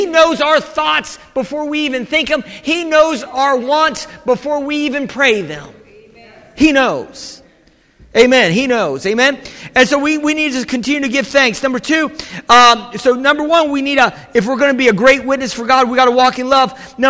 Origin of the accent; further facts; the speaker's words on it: Ireland; I'm Irish. Irish. You know, we're a fighting Irish.